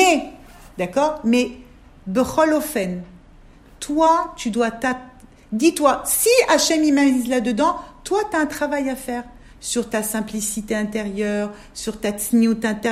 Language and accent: French; France; now in Israel; Moi maintenant, je viens de France, je comprends pas, j'ai pas le truc.